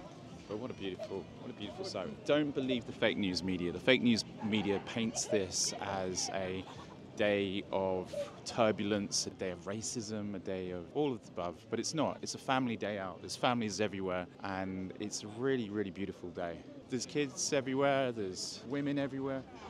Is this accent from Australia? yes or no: no; England, United Kingdom; I guess as an Englishman, I'm slightly envious of the Poles.